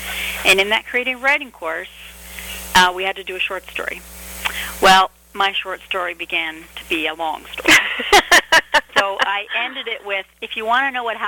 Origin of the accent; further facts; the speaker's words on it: Canada; You know, I'm from Canada